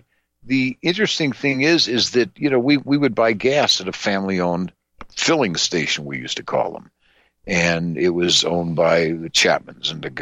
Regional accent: Wisconsin, United States; When we were growing up, I mean, I remember growing up in Wisconsin, which is where my grandfather and I would go to this bank.

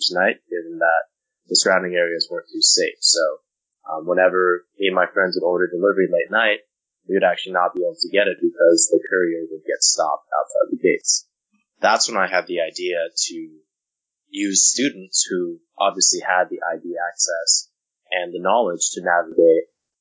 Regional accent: Palo Alto, California, United States; 22 years old. I'm from Palo Alto, California.

